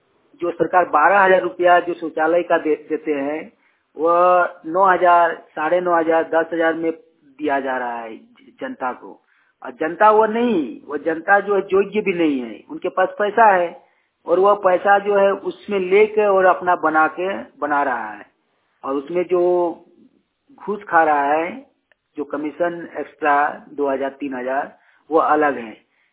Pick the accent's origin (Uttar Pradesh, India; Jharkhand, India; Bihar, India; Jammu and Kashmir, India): Jharkhand, India; Bokaro; बोकारो झारखंड से हूँ।